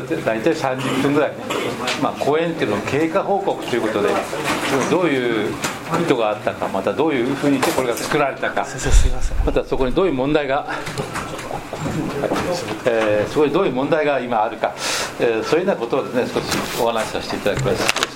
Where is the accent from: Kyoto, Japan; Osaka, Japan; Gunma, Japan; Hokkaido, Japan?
Gunma, Japan; also born or lived in Sendai; 私は1996年から群馬にまた戻ってまいりました。その前群馬で育ったんですが、その前30年仙台におりましたもんですから、